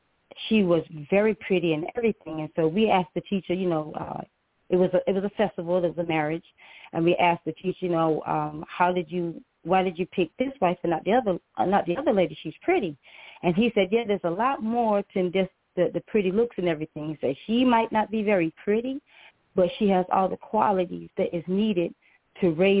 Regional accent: Kenya; I grew up in Kenya, and in the village that I stayed

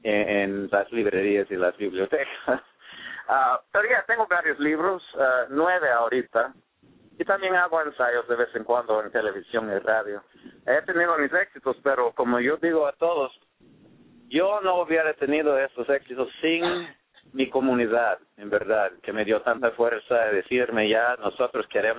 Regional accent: San Francisco, California, United States; born there; yo nací en San Francisco, California. Y yo nací en una colonia salvadoreña, o sea, estaba en Cat Street, en la Misión, y todo el mundo era latino

